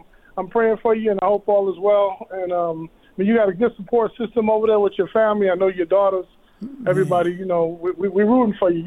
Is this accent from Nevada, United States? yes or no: yes; Las Vegas, Nevada, United States; also born or lived in Riverside; So I was born here in Las Vegas, Nevada, and I went back and forth between Riverside. I have family in Riverside, California. But mostly my childhood was in Las Vegas.